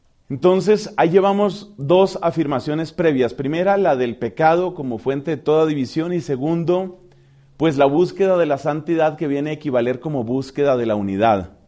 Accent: Colombia; se encuentra con un grupo de colombianos siendo uno mismo colombiano

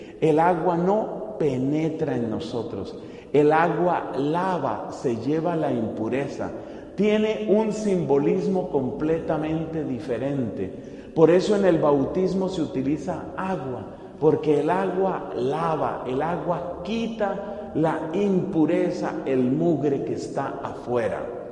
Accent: Colombia; Y también en mi país, en Colombia.

